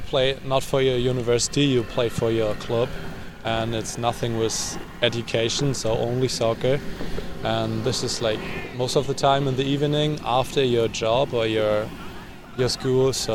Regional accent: Kiel, Schleswig-Holstein, Germany; now in Burlington, United States; In the northern part. So, in Kiel, it's nearby Hamburg.

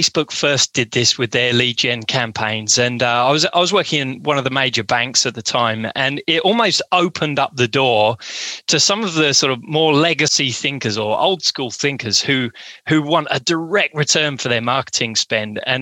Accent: United Kingdom; now in Australia; I am. I sure am. My hybrid accent's not fooling anyone.

